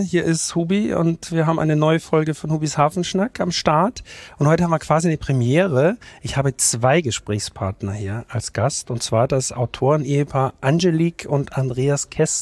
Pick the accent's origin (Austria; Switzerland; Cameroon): Austria; born there; Ich bin ja geborener Österreicher und habe natürlich viel mit Hamburg zu tun, aber ich dürfte ja nie behaupten, ich bin Hamburger.